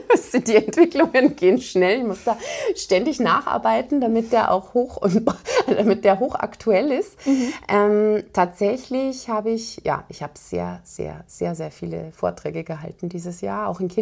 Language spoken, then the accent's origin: German; Germany; moved away as an adult; now in Austria; Ich darf nicht sagen für uns Österreicher, weil ich bin eine Deutsche, man hört es, aber ich bin schon 13 Jahre hier.